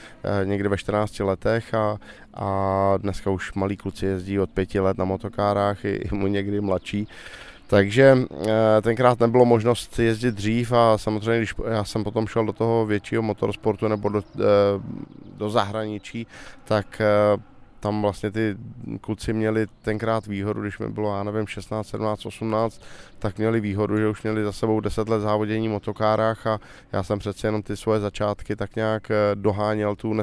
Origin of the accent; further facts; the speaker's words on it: Liberec, Liberec Region, Czechia; Jelikož jsem z Liberce, tak jsme hodně sam lyžoval už, já nevím, od nějakých 3, 4, 5 let.